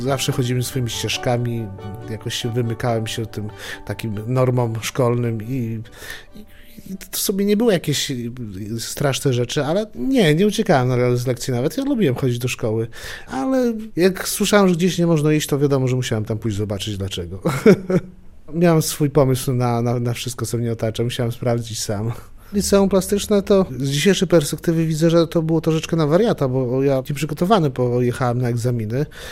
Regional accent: Juchnowiec Górny, Podlaskie Voivodeship, Poland; now in Białystok, Poland; Mieszkam już niezmiennie od 20 lat w Białymstoku. Także urodziłem się w Białymstoku, ale jestem z Juchnowca Kościelnego. Jestem z Juchnowca Górnego, przepraszam, kurczę, bo to tak naprawdę jedno licho jest.

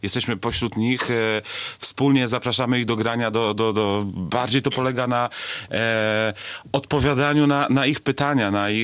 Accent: Białystok, Podlaskie Voivodeship, Poland; ja w ogóle pochodzę z Białegostoku, ciągle jestem, mimo że na stałe nie mieszkam w Białymstoku, ale ciągle jestem z tym miastem związany

